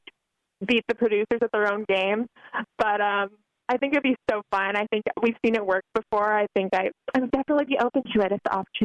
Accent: Los Angeles, California, United States; I mean, I grew up in Los Angeles. Okay. Always been around here, always been obsessed with that lifestyle

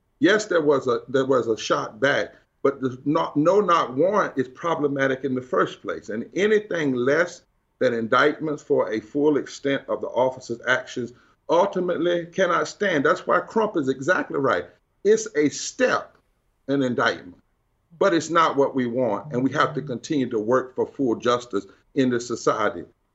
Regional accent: the South, United States; I'm from the South. And we know a lot of times when grand juries come back, citizens like that, the truth has not been found.

